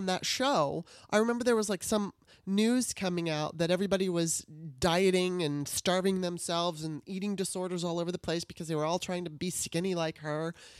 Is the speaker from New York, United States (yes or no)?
no; Los Angeles, California, United States; I think it's partly because I grew up in Los Angeles, and at the age of 13, you know, I lost a bunch of weight